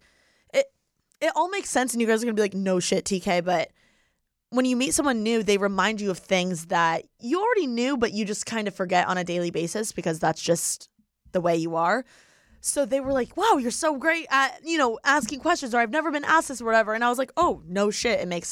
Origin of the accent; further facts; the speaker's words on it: Indiana, United States; if I were in Indiana, like my hometown, if someone came to visit, I'd be like, why would you come here out of all the places in the States?